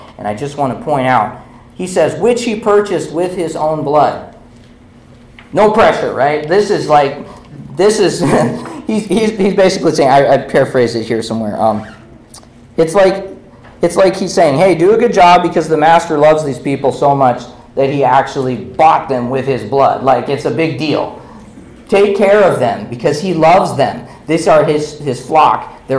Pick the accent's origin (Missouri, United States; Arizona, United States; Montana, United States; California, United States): Montana, United States; So in Montana, I grew up in Montana, we spent a lot of time hunting and fishing and all that.